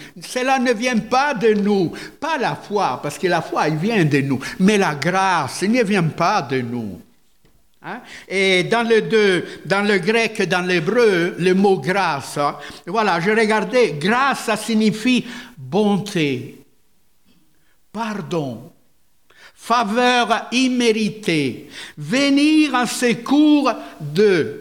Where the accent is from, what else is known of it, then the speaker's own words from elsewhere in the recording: Italy; French is a second language; Chez nous en Italie, on dit « dietro front »